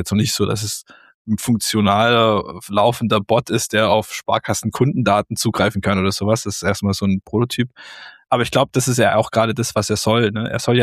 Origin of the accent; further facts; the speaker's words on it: Baden-Württemberg, Germany; vor allem für mich als Schwabe